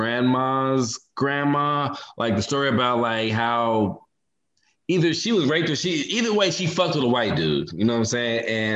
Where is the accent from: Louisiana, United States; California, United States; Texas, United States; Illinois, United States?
Texas, United States; Austin; No, I am from Austin, Texas.